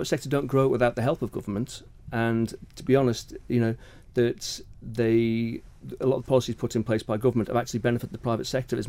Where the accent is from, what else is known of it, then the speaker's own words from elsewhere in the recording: Kirkmichael, Isle of Man; now in Douglas, Isle of Man; I was born and raised in Kirkmichael, but I've been living in Douglas for the past 25 years.